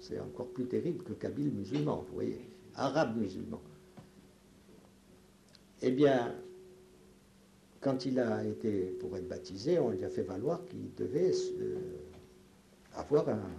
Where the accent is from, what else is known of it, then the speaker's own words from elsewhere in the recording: Algeria; C'est drôle, hein, parce que je suis un Français d'Algérie.